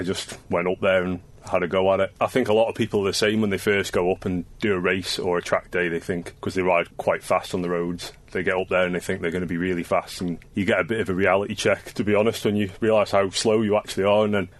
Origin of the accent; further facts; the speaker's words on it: Isle of Man; I'm 36 from the Isle of Man.